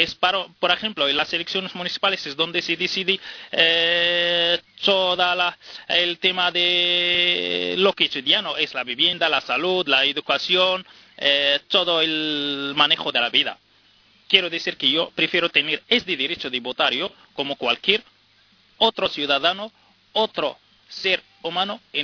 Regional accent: Morocco; now in Spain; Yo soy inmigrante marroquí. Llevo 8 años aquí en España.

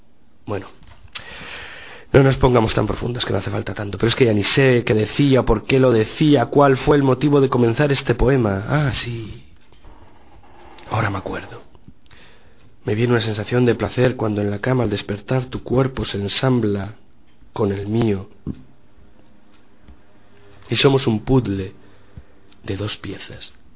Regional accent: Logroño, La Rioja, Spain; born there; yo nací en Logroño, ¿no? O sea, una ciudad de las Castillas viejas, porque se emancipó relativamente tarde de Castilla, al lado de un río. O sea que yo, digamos que yo no tengo ni la más remota idea del mar, vamos, no, nunca he crecido en él

